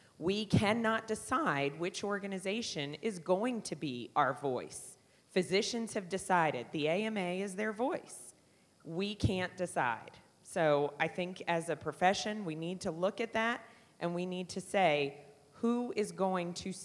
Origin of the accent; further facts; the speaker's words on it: New York, United States; born there; Although I was born in New York, I don't live there now, and I did get a little teary about the World Trade Center.